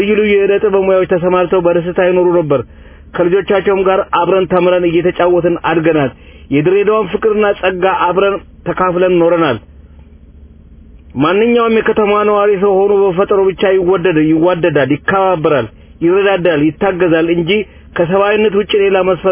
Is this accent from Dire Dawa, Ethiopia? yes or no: yes; Dire Dawa, Ethiopia; እኔ ተወልጄ ካደኩባት ጊዜ ድሬዳዋ ከኢትዮጵያ ውስጥ ከልዩ ልዩ ብሔሮች የመጡ ኢትዮጵያውያን በሰላምና በፍቅር በመተባበር አብረው የሚኖሩባት ከተማ ነበረች።